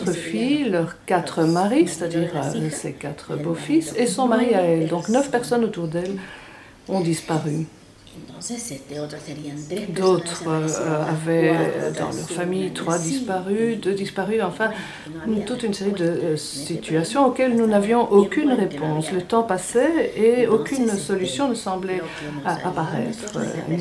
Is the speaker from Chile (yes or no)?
yes; Chile; Nous sommes originaires du Chili.